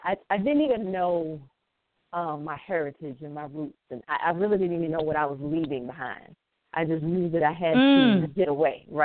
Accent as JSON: {"language": "English", "region": "South Carolina", "country": "United States", "tie": "born or raised there", "also_born_or_lived": "Atlanta / D.C. / Philly", "said": "Well, I am born and raised in South Carolina. I left for a little while, moved to Atlanta. I lived in D.C. I lived in Philly. But I'm actually back home, South Carolina, and I'm living by the water."}